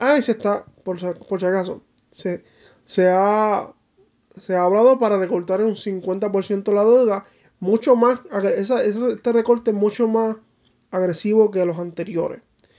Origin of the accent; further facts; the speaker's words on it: Puerto Rico; Yo creo que Puerto Rico, desde mi percepción como puertorriqueño, lo digo con mucha responsabilidad.